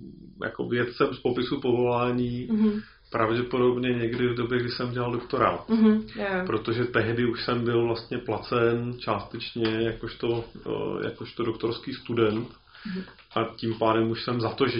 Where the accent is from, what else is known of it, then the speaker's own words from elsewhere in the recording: Opava, Moravian-Silesian Region, Czechia; Byť jsme byli zaraz z Opavy, to znamená z nejhůře dostupného místa v republice pomalu.